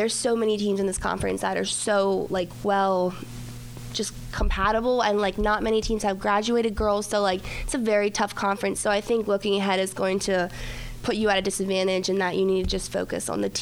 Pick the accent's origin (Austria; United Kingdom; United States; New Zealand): United States; Red Lion, Pennsylvania; I'm from Red Lion.